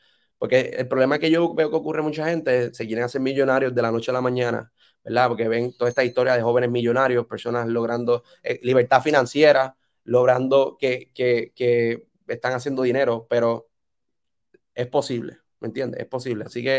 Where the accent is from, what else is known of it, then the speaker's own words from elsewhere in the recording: Puerto Rico; un cuento triste como típico boricua a un amigo